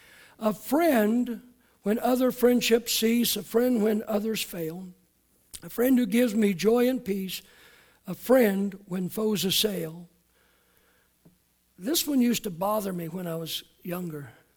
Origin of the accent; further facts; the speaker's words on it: Alameda, California, United States; When I was growing up in Alameda, we sang a song a lot called